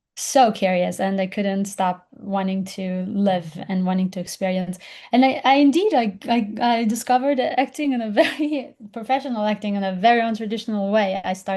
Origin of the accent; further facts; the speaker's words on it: Jerusalem, Jerusalem District, Israel; now in New York, United States; Like, well, I grew up in Jerusalem, and my world was tiny. I did not know what was happening outside 30 minutes in each direction. And then when I moved to New York